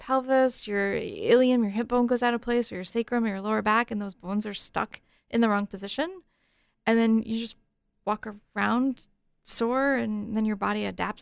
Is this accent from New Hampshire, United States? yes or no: yes; New Hampshire, United States; I think we do, you know, but yet we still live in New Hampshire. You and I were both born and raised here.